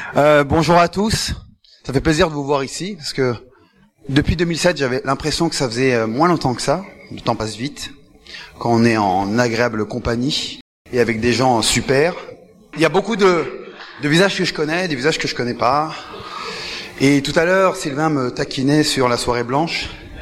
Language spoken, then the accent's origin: French; Paris, Île-de-France, France; moved away as an adult; now in Canada; Donc, je suis né à Paris, j'ai grandi à Paris, je vis à Paris.